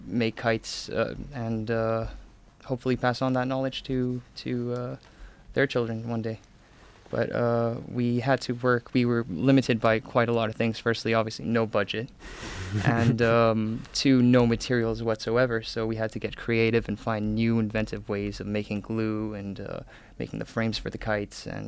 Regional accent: Gambia; Well, I come from the Gambia, West Africa.

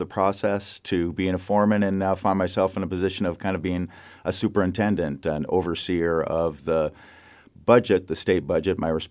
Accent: Spokane, Washington, United States; Born and raised in Spokane, product of the streets of and the culture of Spokane.

